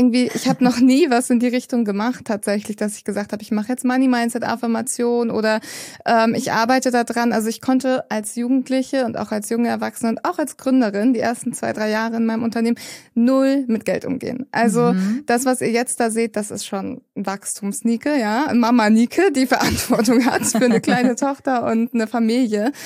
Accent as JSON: {"language": "German", "town": "Kiel", "region": "Schleswig-Holstein", "country": "Germany", "tie": "born or raised there", "said": "28 Jahre jung. Ich komme aus Kiel, komme auch gebürtig dorthin und werde jetzt in Zukunft mehr in Portugal sein als in Kiel."}